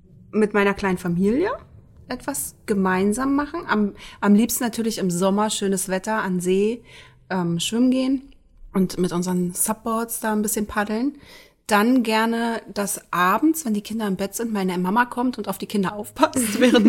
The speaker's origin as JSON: {"language": "German", "region": "Berlin", "country": "Germany", "tie": "born or raised there", "said": "Ich war schon immer in Berlin."}